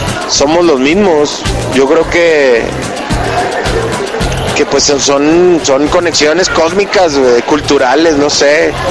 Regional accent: Monterrey, Nuevo León, Mexico; la música, en particularmente de donde yo vengo, de Monterrey, Nuevo León, la región noreste del país, del norte de México

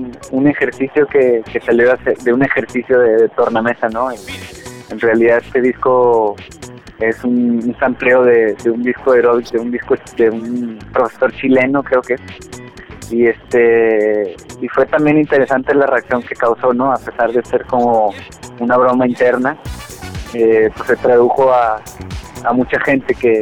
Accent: northern Mexico, Mexico; a donde venimos del norte de México.

